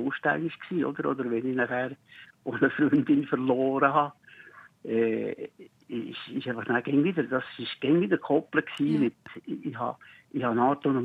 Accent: Merligen, Bern, Switzerland; Und Ich bin dann eben in Merlingen aufgewachsen, in Merlingen in die Schule.

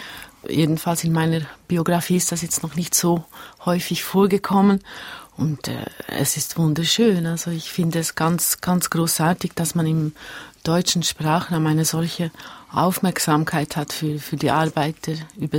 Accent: Switzerland; also born or lived in Hungary; now in Italy; Ich lebe in Italien, ich bin in Ungarn geboren, ich bin in der Schweiz aufgewachsen. Das alles ist gleichzeitig vorhanden und ich kann und will keine Entscheidung treffen und sagen, ich fühle mich vor allem als Italienerin, als Ungarin oder als Schweizerin.

